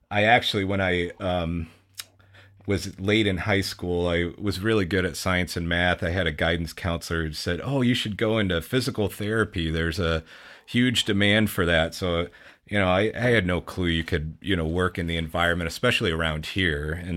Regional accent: Bettendorf, Iowa, United States; And had a great childhood growing up in Bettendorf. My grandparents actually still had a farm, if you can believe that, on State Street in Bettendorf

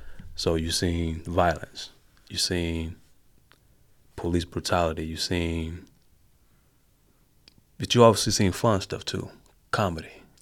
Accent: Rock Island, Illinois, United States; I just had the idea came because I come from The Half.

